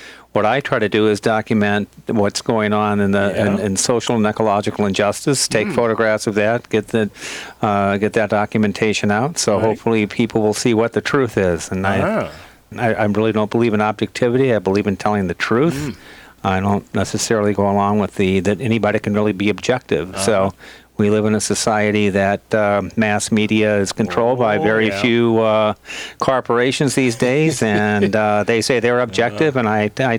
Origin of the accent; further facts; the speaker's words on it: St. Louis, Missouri, United States; I'm originally from St. Louis.